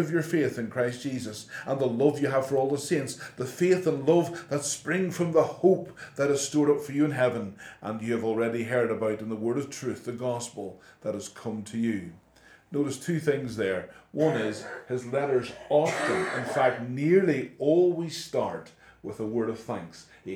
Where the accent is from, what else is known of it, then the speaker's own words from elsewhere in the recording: Northern Ireland, United Kingdom; I come from Northern Ireland, I can't say the word mirror, looking glass.